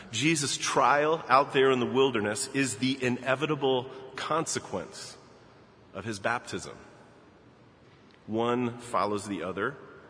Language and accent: English; Baltimore, Maryland, United States; So as many of you know, I grew up in Baltimore